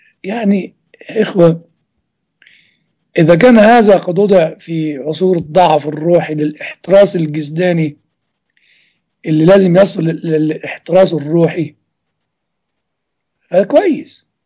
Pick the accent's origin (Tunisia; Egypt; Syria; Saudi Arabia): Egypt